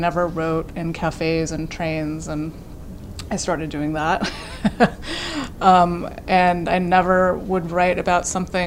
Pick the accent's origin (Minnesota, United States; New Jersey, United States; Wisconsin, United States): Wisconsin, United States; Milwaukee; now in New York, United States; I would say that I came from Wisconsin, Milwaukee, and Heart Island represents the first book that I wrote as a New Yorker.